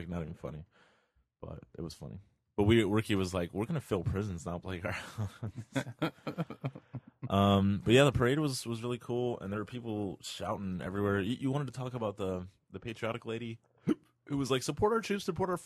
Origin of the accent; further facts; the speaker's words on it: Miami, Florida, United States; Miami is still my hometown.